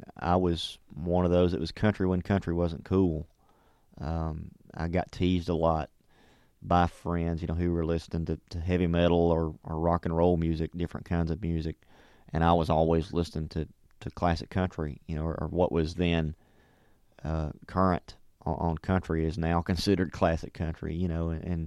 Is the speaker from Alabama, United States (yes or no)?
yes; Athens, Alabama, United States; when I was 4 years old at a local not a talent show, but it was just a variety show in Athens, Alabama, my hometown.